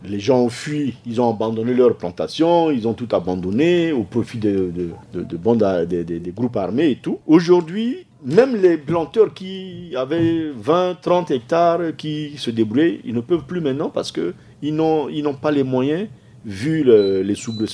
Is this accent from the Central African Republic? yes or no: yes; Mobaye, Basse-Kotto, Central African Republic; Et chez moi, à Nguala, à Mobaï, les deux usines qui étaient opérationnelles.